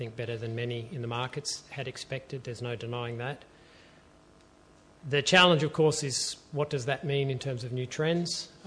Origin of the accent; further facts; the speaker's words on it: Melbourne, Victoria, Australia; born there; I was born in Melbourne, but that's about the extent of it. And then I visit there occasionally.